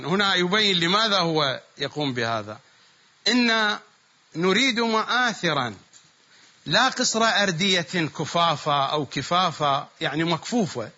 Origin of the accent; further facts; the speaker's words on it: Iraq; accent: Iraqi; في اللهجة في لهجتنا العراقية